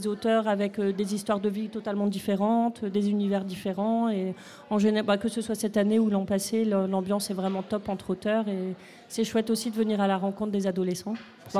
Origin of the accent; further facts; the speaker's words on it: northern France, France; comme je viens du nord de la France, c'était le petit clin d'œil à ma région.